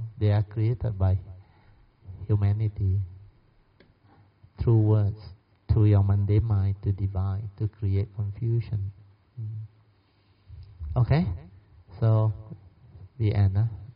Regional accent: Malaysia; Now it's about Malaysian identity. We are all Malaysian.

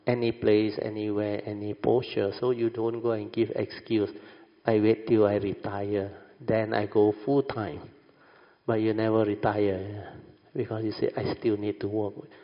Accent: Alor Setar, Kedah, Malaysia; I came from a very rural school, Alostar. They say very ulu one. And in my hometown, the small town, you can hardly find anybody who passed Form 3 last time, during my time.

